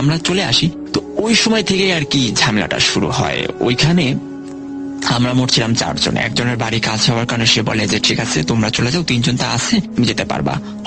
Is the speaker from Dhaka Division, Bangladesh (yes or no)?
yes; Dhaka, Dhaka Division, Bangladesh; কারণ ছোট থেকে আমি ঢাকায় বড় হয়েছি।